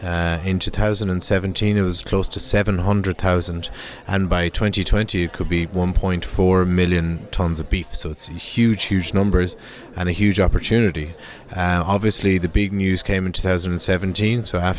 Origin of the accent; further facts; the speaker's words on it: Ireland; I'm from Ireland